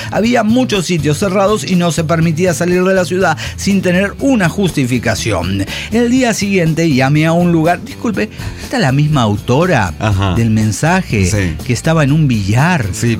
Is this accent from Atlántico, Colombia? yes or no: no; Pasto, Nariño, Colombia; now in Bogotá, Colombia; La voy llevando porque soy chica de Pasto, ¿no?